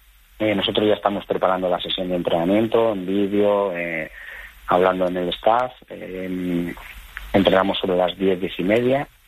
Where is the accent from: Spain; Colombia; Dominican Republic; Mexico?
Spain; Madrid, Community of Madrid; Evidentemente soy madrileño, soy vallecano, me encanta mi ciudad, Madrid, me encanta Vallecas.